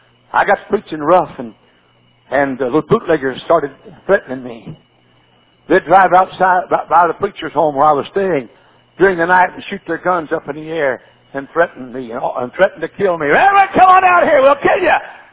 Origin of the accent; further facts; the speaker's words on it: Texas, United States; Because Texas is a bootlegging state in America. That's my home state. I'm proud of it.